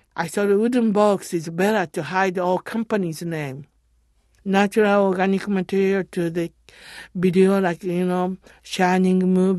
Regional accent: Japan; born there; English is a second language; I was born in Japan in mountainside, DLC of Japan.

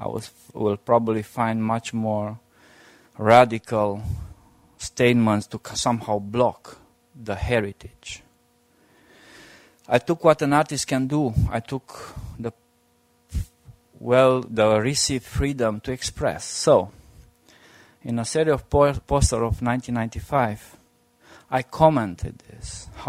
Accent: Bucharest, Romania; English is a second language; And in the new millennium, I'm coming from Balkans. And I never moved from Bucharest.

